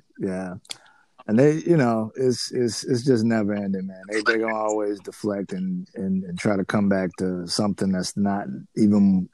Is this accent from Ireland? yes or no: no; Detroit, Michigan, United States; Hey man, I'm from Detroit.